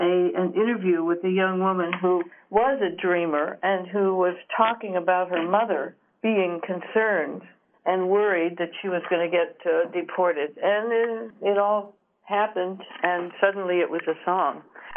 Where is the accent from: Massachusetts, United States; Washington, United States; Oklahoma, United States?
Washington, United States; Seattle; born there; I was born in Seattle, so it all started in Seattle